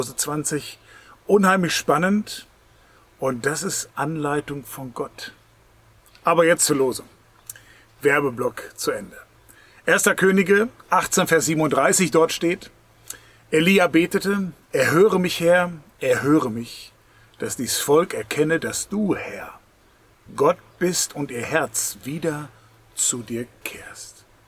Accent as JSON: {"language": "German", "town": "Langenhagen", "region": "Lower Saxony", "country": "Germany", "said": "Bete, wo ich herkomme, hier für Langenhagen, bete für Hannover."}